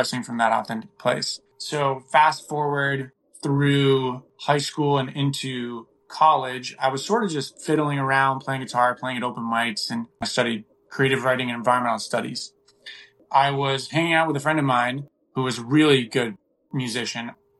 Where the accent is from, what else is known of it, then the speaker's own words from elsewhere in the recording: Marion, Massachusetts, United States; I go back home to Marion, Massachusetts, small conservative town